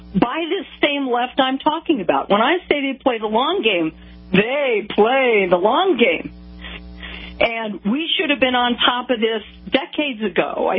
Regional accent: Denver, Colorado, United States; also born or lived in New York / Los Angeles / Florida; I've lived in New York. I've lived in L.A. I've lived in Florida, but Denver, Colorado is my hometown.

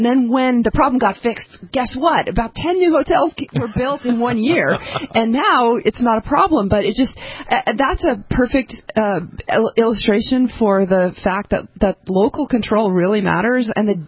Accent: Wyoming, United States; I never signed a pledge because I grew up in Wyoming

